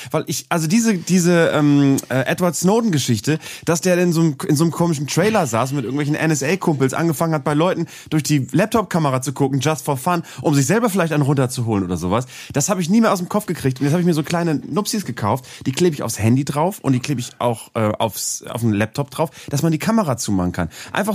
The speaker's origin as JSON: {"language": "German", "region": "Bremen", "country": "Germany", "tie": "born or raised there", "said": "aus Bremen, meiner Heimatstadt"}